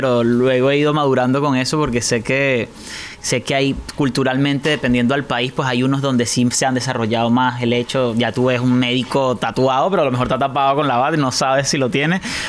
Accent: Barinas, Venezuela; yo soy de Barinas, soy de los llanos de Venezuela

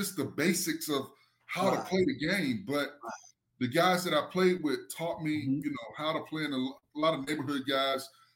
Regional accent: Gainesville, United States; I had always, growing up in Gainesville, I could never play Little League football because the weight limit was 120.

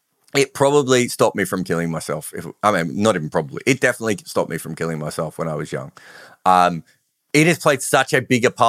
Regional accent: Melbourne, Victoria, Australia; now in London, United Kingdom; So I'm still really proud of being an Australian, but I'm really proud of being a Victorian. And I'm really proud of coming from Melbourne. And I'm really proud of coming from the northern suburbs of Melbourne. And I'm really proud of being part of the culture in London

